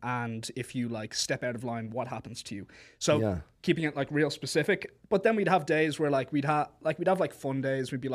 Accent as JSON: {"language": "English", "country": "Ireland", "said": "And I'm Irish, of course."}